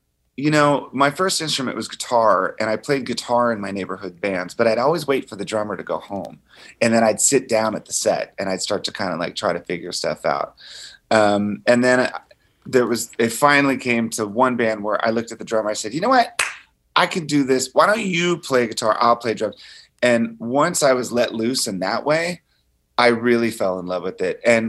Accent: Springfield, Virginia, United States; I'm from Virginia, just outside mm-hmm. of D.C.

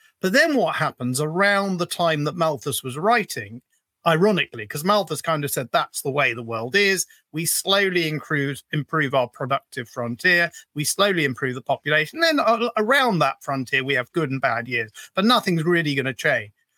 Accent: Wembley, London, United Kingdom; I was born and brought up in Wembley, which probably has seen faster ethno-demographic change than most parts of the country.

